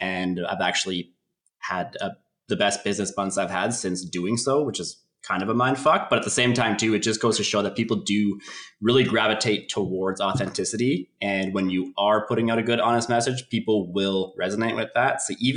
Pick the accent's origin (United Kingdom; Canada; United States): Canada; Edmonton, Alberta; I go by he, him. I am from Edmonton, Alberta, Canada.